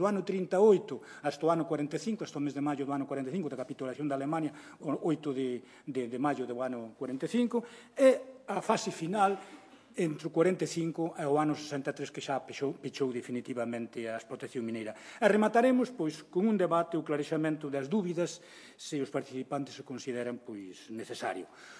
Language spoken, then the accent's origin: Galician; Carballeda de Valdeorras, Galicia, Spain; accent: Galician of Carballeda de Valdeorras; O meu galego non é o galego oficial, eu falo galego de Carballeda de Valdeorros, que eu son de Carballeda de Valdeorros, donde está, digamos, a 24 kilómetros das minas.